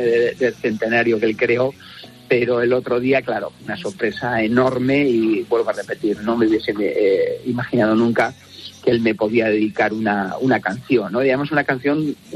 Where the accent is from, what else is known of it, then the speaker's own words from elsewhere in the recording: Pamplona, Navarre, Spain; es un honor como navarro como pamplonés